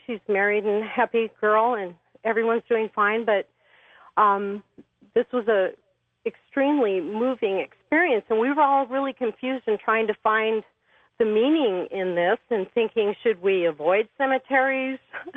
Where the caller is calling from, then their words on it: Spokane, Washington, United States; I'm calling from Spokane, Washington.